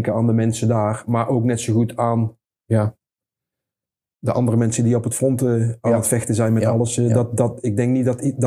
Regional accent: Breda, North Brabant, Netherlands; also born or lived in Eindhoven; Ja, ik ben wel een Bredasse, jongen, laat ik zo zeggen.

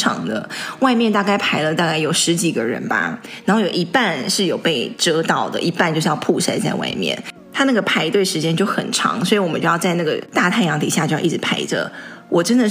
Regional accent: Taiwan; 虽然我从小出生长大在台湾

